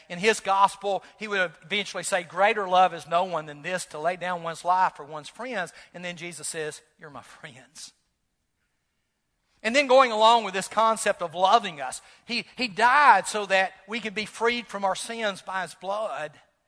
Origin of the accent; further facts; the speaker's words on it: Mississippi, United States; moved away; You got to remember, I came from Mississippi. And when I was growing up, you would have had to have traveled 1,000 miles to have found a Republican. They didn't exist in Mississippi.